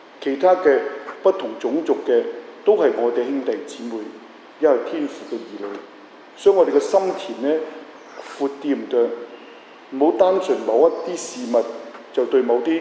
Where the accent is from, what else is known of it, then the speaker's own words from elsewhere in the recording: China; 讓主耶穌嘅教導能夠入喺我哋中國人嘅心底。